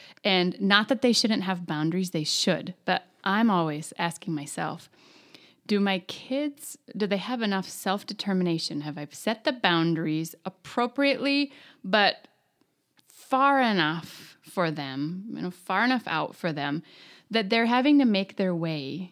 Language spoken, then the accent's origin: English; Plymouth, Minnesota, United States; I was growing up in Plymouth in a cul-de-sac where I was allowed to go out and ride my bike all day long